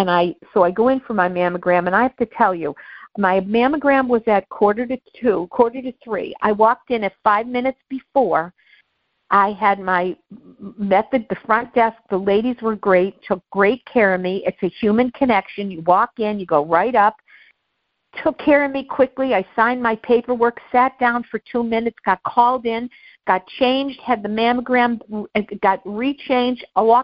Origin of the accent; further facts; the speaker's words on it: Scranton, Pennsylvania, United States; born there; I was born in Scranton State Hospital back in 1961